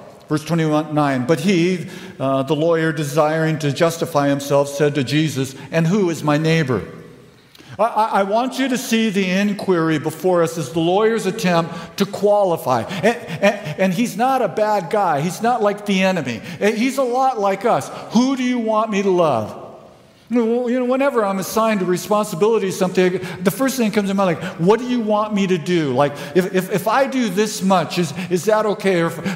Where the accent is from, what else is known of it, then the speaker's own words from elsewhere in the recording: California, United States; and I'm from Southern California. If you go to any place that's green with water, I'm impressed.